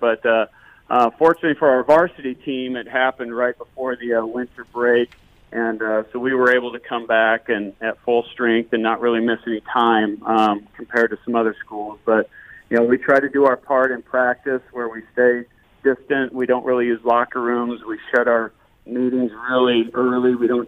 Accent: Nebraska, United States; Like I said, I'm originally from Nebraska. I grew up there. I played basketball at the University of Nebraska.

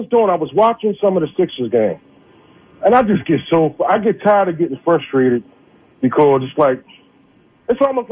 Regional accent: Philadelphia, Pennsylvania, United States; I grew up around on Siegel Street.

